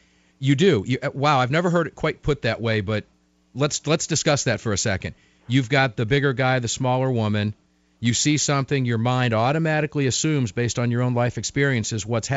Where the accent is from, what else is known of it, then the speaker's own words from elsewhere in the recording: Tampa, Florida, United States; I'm from Tampa, so yeah. I know the area.